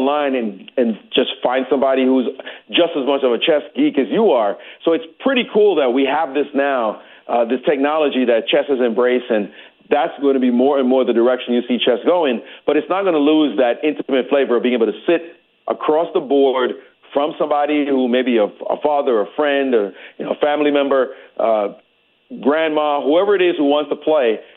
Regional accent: Brooklyn, New York, United States; I grew up in Brooklyn playing chess, Brooklyn, New York, and I played chess in the parks where they were trash-talking while you were playing.

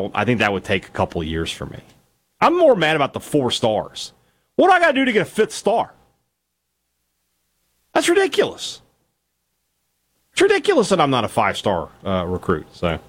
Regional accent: Vicksburg, Mississippi, United States; the famous Southern hospitality that my hometown, Vicksburg, is known for.

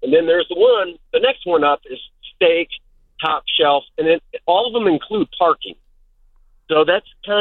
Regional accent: Chicago, Illinois, United States; Yep, I grew up in Chicago.

